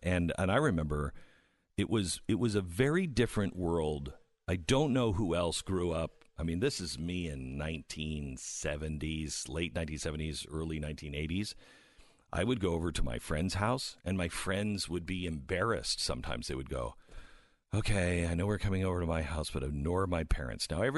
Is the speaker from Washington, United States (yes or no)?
yes; Seattle, Washington, United States; I mean, that's what I grew up in Seattle.